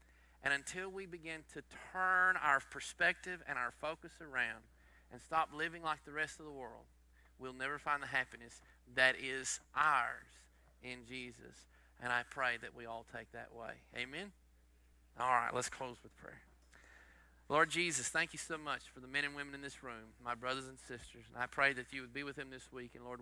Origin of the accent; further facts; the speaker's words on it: Texas, United States; Let me say this, growing up in East Texas culture, we're a happy, clappy, joking kind of a culture.